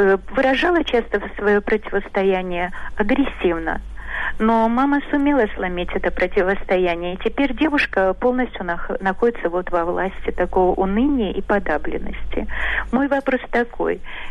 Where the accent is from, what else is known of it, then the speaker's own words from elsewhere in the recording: Saint Petersburg, Russia; я из Петербурга.